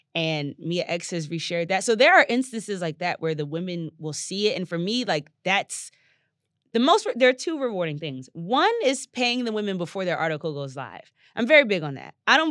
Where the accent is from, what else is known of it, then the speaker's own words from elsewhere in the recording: New Jersey, United States; To the point of what I talked about with, like, Philadelphia Soul and growing up in South Jersey, I love samples.